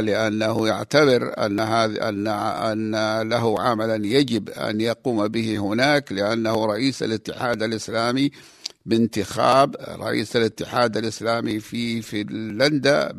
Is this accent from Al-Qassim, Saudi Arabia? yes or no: yes; Al-Qassim, Saudi Arabia; رمل عجيب يشبه رمل بلادنا القصيم في قلب الجزيرة العربية